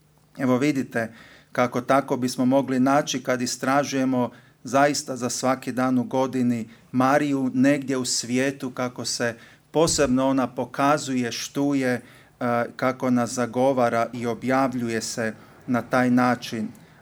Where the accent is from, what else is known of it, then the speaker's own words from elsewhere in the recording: Croatia; i mi kao Hrvati imamo od davnina, od naših korijena, tu povezanost i s Kristom, i s crkvom, i s blaženom djevicom Marijom po katoličkoj vjeri